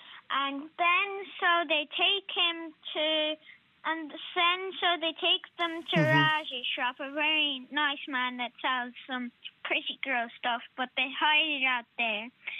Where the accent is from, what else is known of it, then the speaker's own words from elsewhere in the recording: Leinster, Ireland; now in Navan, Ireland; I'm from I'm from County Dublin, but I live in Navan now.